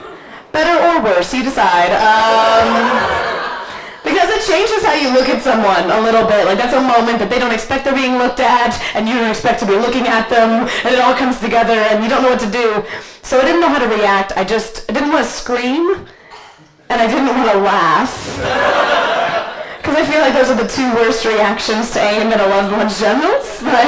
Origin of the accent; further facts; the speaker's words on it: United States; even though I'm American, I'm generally unarmed.